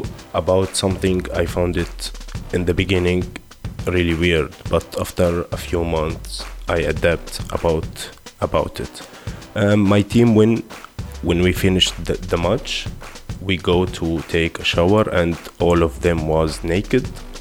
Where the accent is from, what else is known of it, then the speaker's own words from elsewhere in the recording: Syria; English is a second language; now in Netherlands; I am from Syria, and I live in Netherlands.